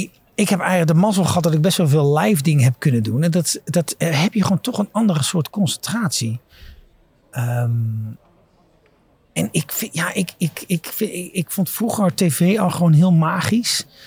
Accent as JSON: {"language": "Dutch", "region": "North Brabant", "country": "Netherlands", "said": "ik ben een Brabander."}